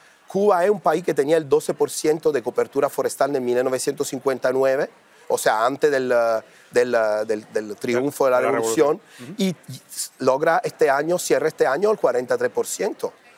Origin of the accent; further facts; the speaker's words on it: Turin, Piedmont, Italy; Spanish is a second language; yo soy de Torino